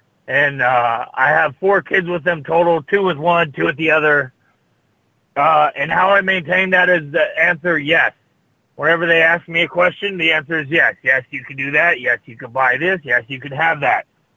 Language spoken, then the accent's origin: English; Las Vegas, Nevada, United States; Tagging with Sin in Vegas, my hometown.